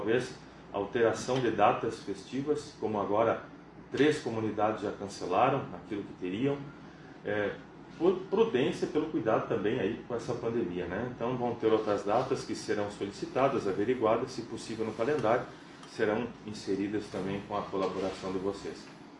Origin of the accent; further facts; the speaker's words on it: Caçapava, São Paulo, Brazil; fui à minha terra de Caçapava